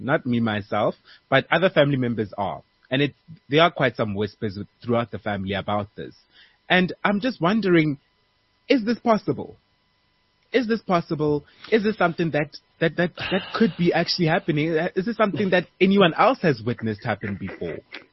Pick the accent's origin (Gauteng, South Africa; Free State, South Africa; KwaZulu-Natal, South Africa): Free State, South Africa; QwaQwa; So I come from the Free State, as you guys know by now. I come from Kwakwa